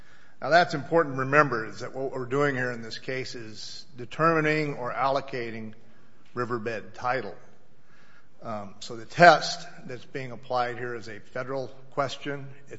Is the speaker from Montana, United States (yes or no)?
yes; Helena, Montana, United States; I'm an attorney from Helena, Montana.